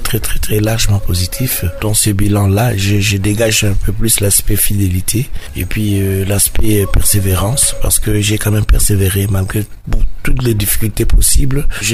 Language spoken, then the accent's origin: French; Kinshasa, DR Congo; je suis natif de Yolo, donc Yolo va me fêter le 1er mai.